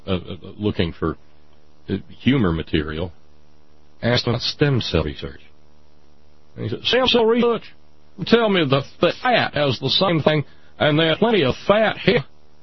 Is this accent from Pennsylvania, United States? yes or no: no; Alabama, United States; We know already that I grew up in Alabama STEM, first 18 years of my life